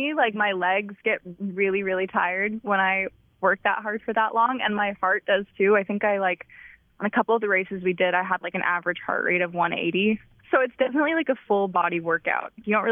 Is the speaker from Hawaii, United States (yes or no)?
yes; Hawaii, United States; I grew up on Maui, and I started surfing when I was like 2 on the front of my parents' board.